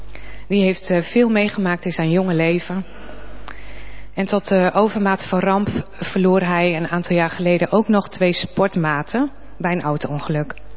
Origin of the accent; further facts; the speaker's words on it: Groningen, Netherlands; ik kom uit Groningen.